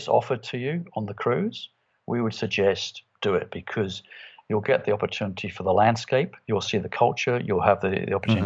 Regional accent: Australia; We come from Australia

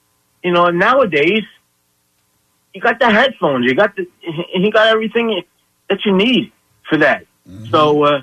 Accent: Philadelphia, Pennsylvania, United States; born there; But back in the day, you know, I was born in South Philly, so, you know, you don't do that stuff.

